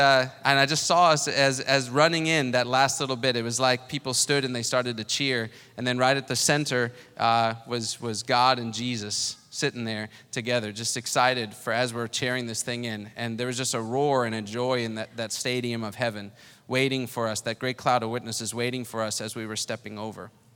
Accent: South Africa; I was a boy from South Africa with nothing, a 10th grade education, and then a Bible school degree.

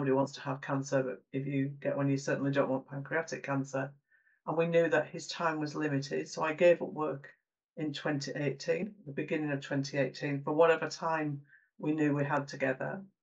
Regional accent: Lancaster, North West England, United Kingdom; I am from Lancaster, born and bred

